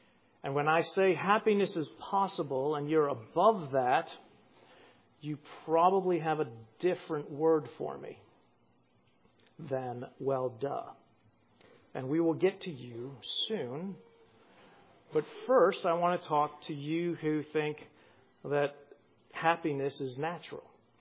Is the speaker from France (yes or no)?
no; England, United Kingdom; Why is, as English people, is it just because in England it's always cloudy and no one in England's ever happy?